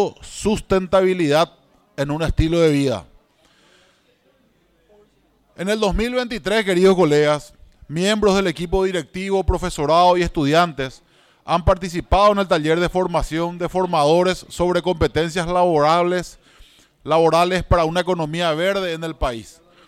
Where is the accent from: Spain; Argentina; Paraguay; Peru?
Paraguay; como paraguayos y en mi caso, como legislador de la República de Luque